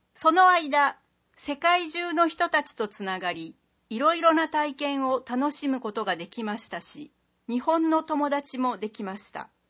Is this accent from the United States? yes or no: no; Italy; Japanese is a second language; now in Iwakura, Japan; イタリアから来ました。22歳です。